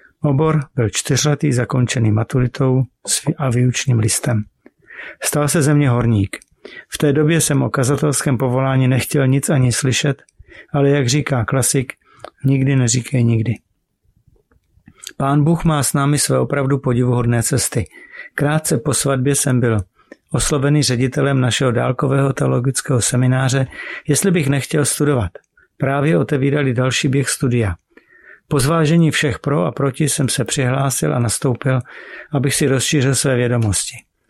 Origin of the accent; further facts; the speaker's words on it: Havířov, Moravian-Silesian Region, Czechia; Pocházím z Havířova, původně z hornické a později z kazatelské rodiny.